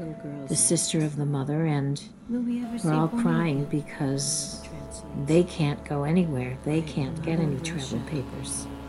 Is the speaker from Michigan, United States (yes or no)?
yes; Detroit, Michigan, United States; moved away; since I first left my hometown of Detroit in 1972.